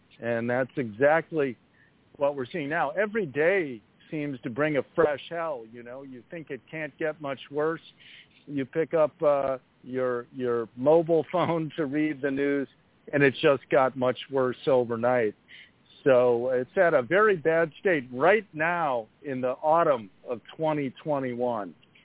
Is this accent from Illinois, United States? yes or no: yes; Chicago, Illinois, United States; a sweeping series of policy reforms in my hometown of Chicago